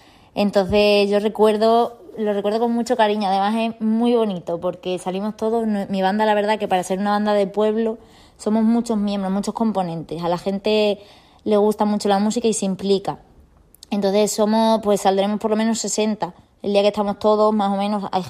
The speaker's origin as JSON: {"language": "Spanish", "town": "Campanario", "region": "Extremadura", "country": "Spain", "tie": "born or raised there", "said": "la Semana Santa en mi tierra natal, en Extremadura, y en concreto en Campanario, mi pueblo se vive mucho."}